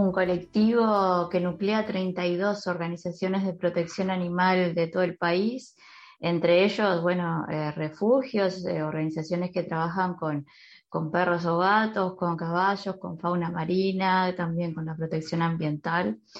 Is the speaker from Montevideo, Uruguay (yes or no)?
yes; Montevideo, Uruguay; la mayoría de los que empezamos esta movida somos de Montevideo.